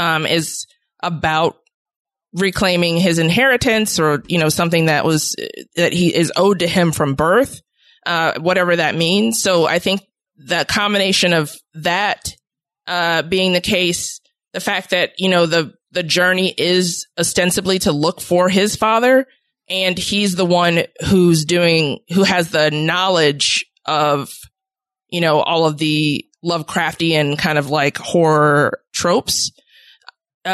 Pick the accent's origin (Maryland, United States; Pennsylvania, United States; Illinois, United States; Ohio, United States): Illinois, United States; Chicago; I'm from the South Side of Chicago. I still live on the South Side of Chicago.